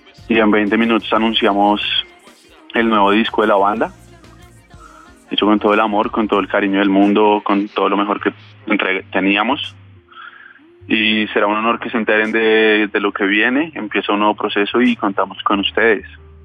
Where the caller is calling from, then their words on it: Bogotá, Colombia; los saludo desde un barrio cualquiera en la ciudad de Bogotá.